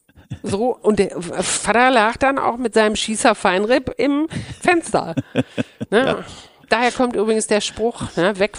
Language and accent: German; North Rhine-Westphalia, Germany; ich komme ja aus dem Pott und bin eigentlich am Stahlwerk groß geworden